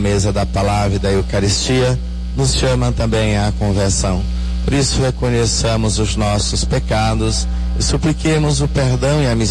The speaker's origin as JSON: {"language": "Portuguese", "town": "Riachão das Neves", "region": "Bahia", "country": "Brazil", "tie": "born or raised there", "said": "Temos gente lá de Riachão das Neves, minha cidade natal."}